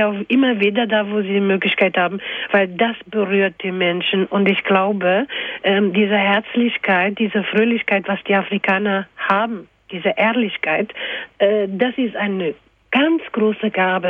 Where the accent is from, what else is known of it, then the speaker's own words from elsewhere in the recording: Mozambique; ich bin geboren und aufgewachsen in Mosambik.